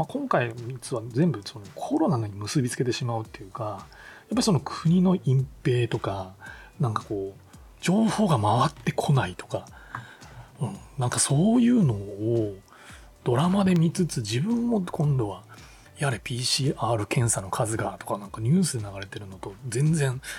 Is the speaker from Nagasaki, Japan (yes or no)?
yes; Nagasaki, Japan; 僕長崎出身なんで、やっぱ8月の9日になるとこう登校日が決まって、で長崎市内に小学校2年の途中から3年生いっぱいまで1年半ぐらいしかなかった市内に小学校に行ってて